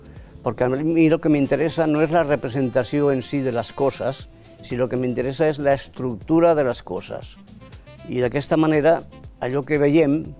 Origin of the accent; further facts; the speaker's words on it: Binéfar, Aragon, Spain; jo quan estava al meu poble, a Binèfar, la meva mare feia una col·lecció d'aquells col·leccionables, no?